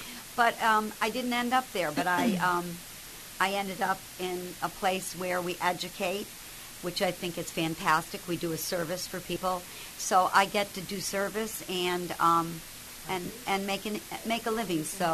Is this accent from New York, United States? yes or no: yes; New York, United States; I came from New York. I was a child actress.